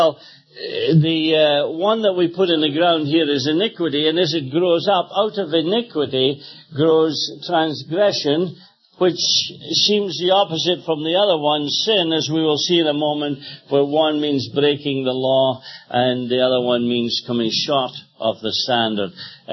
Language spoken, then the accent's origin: English; Scotland, United Kingdom; now in United States; I remember one day I was in Rhode Island when I came over from Scotland to the States.